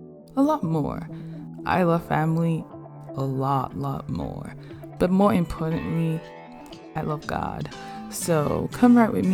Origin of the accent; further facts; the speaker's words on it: Nigeria; now in United States; As a Nigerian dual immigrant living in the United States, I love cultural slangs